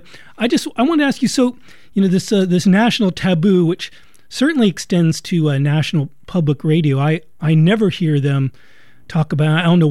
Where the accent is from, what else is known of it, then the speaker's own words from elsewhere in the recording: Washington, District of Columbia, United States; I grew up in Washington reading about Watergate, so those two names are linked in my brain.